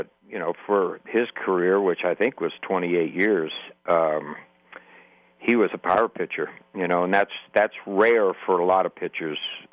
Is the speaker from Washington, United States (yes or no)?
no; California, United States; I grew up in North California. I almost said Carolina, but that's way too far.